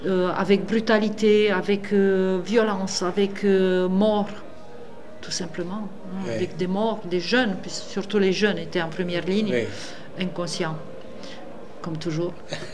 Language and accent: French; Romania; French is a second language; moved away as an adult; c'est comme ça que je suis partie de Roumanie.